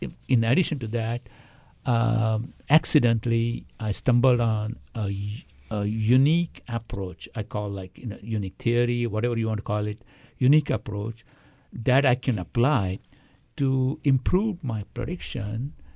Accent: India; born there; moved away as an adult; I was born in India.

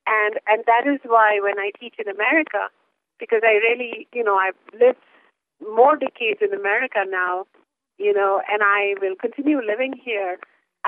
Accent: India; born there; I was born in India. I'm born in a traditional family. I'm married.

